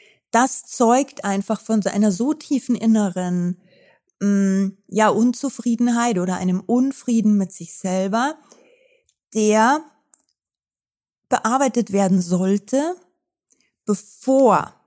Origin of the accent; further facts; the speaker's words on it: Austria; dann hat es sich ergeben, dass ich später dann nach Österreich geheiratet habe. Ich bin ja auch Österreicherin und bin dann wieder zurück.